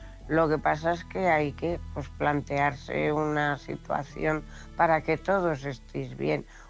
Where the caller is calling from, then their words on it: Cuenca, Castilla-La Mancha, Spain; corresponsal de Cuenca.